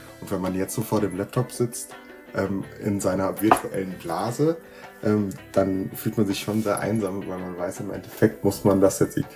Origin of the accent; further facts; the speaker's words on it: Dietzenbach, Hesse, Germany; now in Marburg, Germany; ich bin Medizinstudent im aktuell dritten Semester. Ich komme ursprünglich aus Dietzenbach, Nähe Frankfurt, und bin für die Uni in eine WG nach Marburg gezogen.